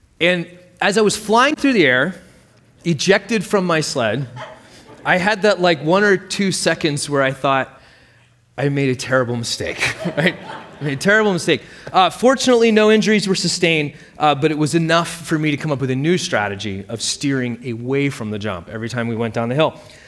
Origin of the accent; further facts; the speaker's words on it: Maine, United States; I grew up in Maine, a small town in Maine, and so sledding was like an every year, all the time experience for me growing up.